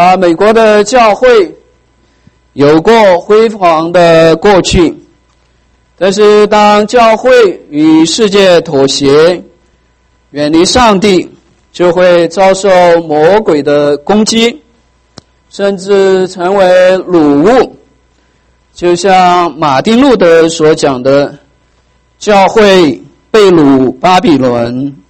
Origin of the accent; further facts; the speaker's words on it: China; 习近平号召我们中国人做中国梦，不要做美国梦。